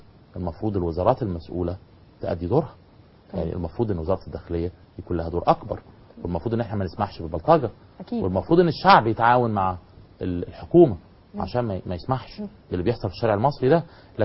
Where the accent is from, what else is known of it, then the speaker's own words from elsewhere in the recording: Egypt; ما كانش فيه عندنا في مصر